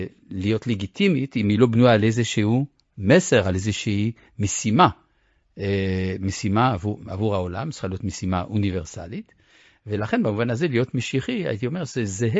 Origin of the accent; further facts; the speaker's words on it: France; now in Israel; אני גדלתי במדינה שעל כל בניין רשמי היה כתוב חירות, שוויון ואחווה.